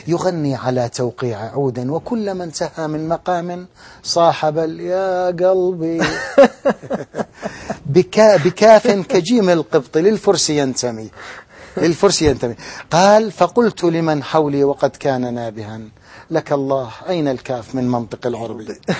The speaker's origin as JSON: {"language": "Arabic", "town": "Deir ez-Zor", "region": "Deir ez-Zor Governorate", "country": "Syria", "tie": "born or raised there", "said": "وقد صاحبته من بلدي دير الزور إلى دمشق مرة في الأتوبيس معه"}